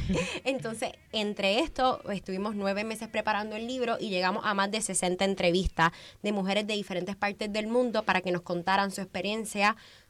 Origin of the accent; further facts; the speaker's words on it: Puerto Rico; moved away as an adult; now in Spain; Yo soy de Puerto Rico